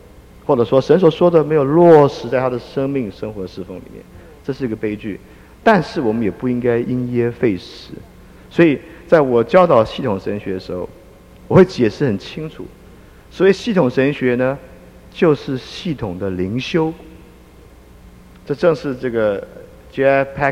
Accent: China; 我们或者说我们讲我们中国人，1807年 Morrison 马吕逊来华到澳门开始

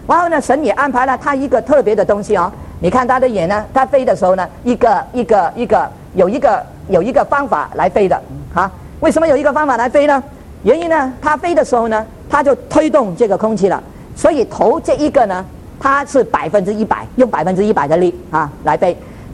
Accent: Canada; 要不是呢我从加拿大来，哇，糟糕了，一年都是-20多度了，都没有人敢住在那边了哈

